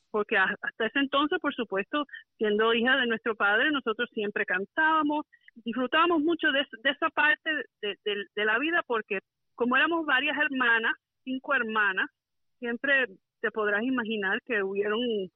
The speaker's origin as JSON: {"language": "Spanish", "town": "Miami", "region": "Florida", "country": "United States", "tie": "born or raised there", "said": "yo nací en Miami hace unos añitos atrás. No voy a decir cuántos, porque ya son bastantes, pero nací en Miami, en el Mercy Hospital. Y me he criado aquí siempre. Soy criada en el área de Kendall"}